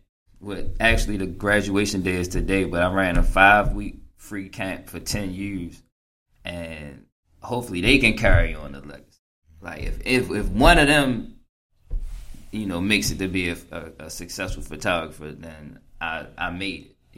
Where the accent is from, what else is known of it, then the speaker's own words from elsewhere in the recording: Baltimore, Maryland, United States; because when you're a child, first of all, growing up in Baltimore, like, you had to be tough.